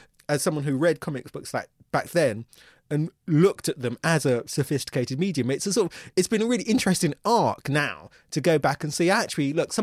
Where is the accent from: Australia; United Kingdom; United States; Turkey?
United Kingdom; I was born in Britain, end of the 60s. I grew up in the 70s in Britain. My parents come from Ghana.